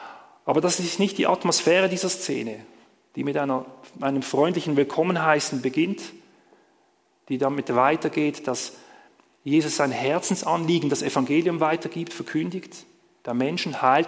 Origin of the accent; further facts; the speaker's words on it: Basel, Basel-Stadt, Switzerland; Und als Basler habe ich mir gedacht, das ist ein gutes Bild